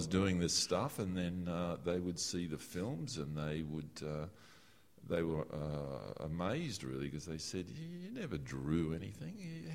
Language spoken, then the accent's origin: English; Brisbane, Queensland, Australia; I grew up in a suburb called Darra, which is out of, which is, well, at the time was a sort of outer semi-country almost suburb, with a, but also an industrial suburb with a big cement works. And and Brisbane's kind of semi-subtropical